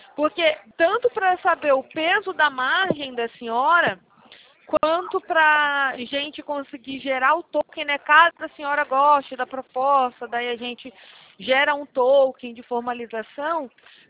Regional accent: Rio de Janeiro, Brazil; Aqui do Rio mesmo.

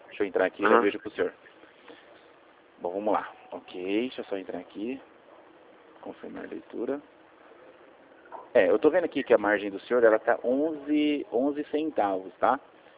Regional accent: Rio Claro, São Paulo, Brazil; Eu sou de Rio Claro, senhor. Eu trabalho em Rio Claro

